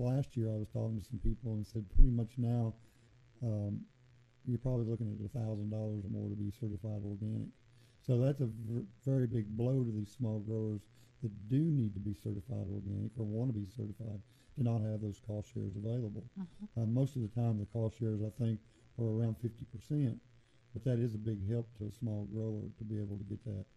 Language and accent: English; Midwest, United States; I grew up in the Midwest